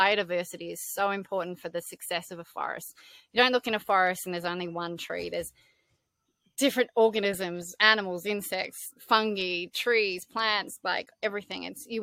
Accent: Australia; I am still an Australian. I'm very connected to that.

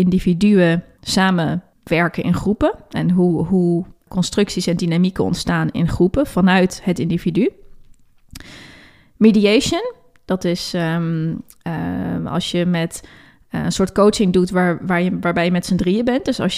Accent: Hamburg, Germany; also born or lived in Middelburg; now in Groningen, Netherlands; Ik ben geboren in Middelburg, dus helemaal aan de andere kant van Nederland. Maar daar heb ik ook al heel erg lang niet meer gewoond. Want ik ben op mijn 9e naar Hamburg verhuisd in Duitsland

